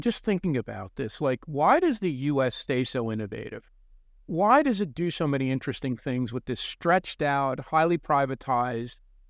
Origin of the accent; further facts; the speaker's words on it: United States; oh, it's going to be stupid because I'm an American.